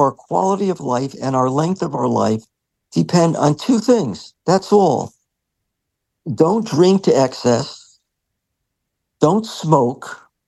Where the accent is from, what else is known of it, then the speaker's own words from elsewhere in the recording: East Coast, United States; In my own world, I grew up at racetracks on the East Coast.